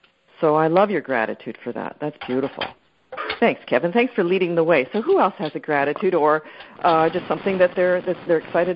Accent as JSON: {"language": "English", "country": "Canada", "said": "So now, what's kind of neat for us, being for me being Canadian"}